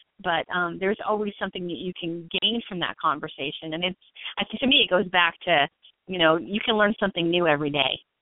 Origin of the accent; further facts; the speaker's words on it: California, United States; Yeah. I'm from California. I'm from